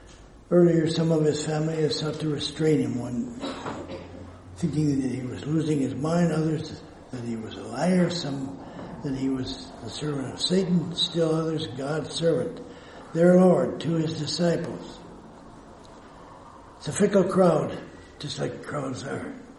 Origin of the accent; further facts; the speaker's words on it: Minnesota, United States; What's it like when you're a hometown boy and you go back there? I come from Minnesota, and I spoke at a Lutheran church in Benson, Minnesota, a while back